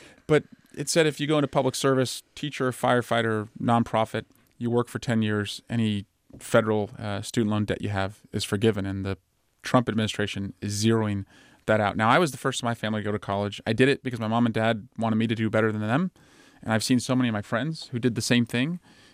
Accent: Iowa, United States; born there; moved away; I was born there. Yeah, I was born in Northwest Iowa.

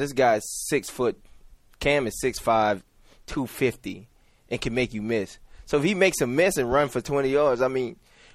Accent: South Carolina, United States; Even though he's from Alabama and I'm from South Carolina

